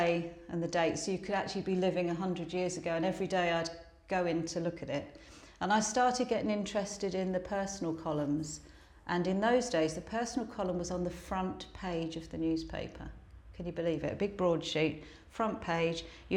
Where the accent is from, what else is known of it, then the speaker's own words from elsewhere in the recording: London, United Kingdom; I grew up in London. My whole life is London. I'm a Londoner.